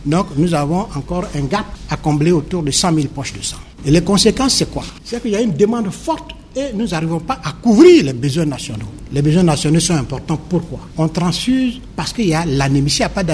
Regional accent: Côte d’Ivoire; Et la plupart du temps ici chez nous en Côte d'Ivoire

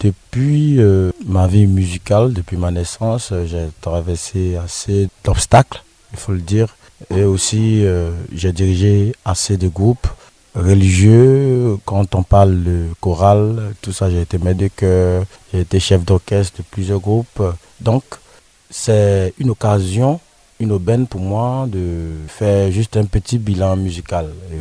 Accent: Mayako, Côte d’Ivoire; J'ai mon père qui vient de la région du Gbeke, précisément de Ndiébonois. Mais moi, je suis né à Mayako, j'ai grandi à Mayako, toute la famille, tous les amis me connaissent en tant que quelqu'un qui a grandi à Mayako.

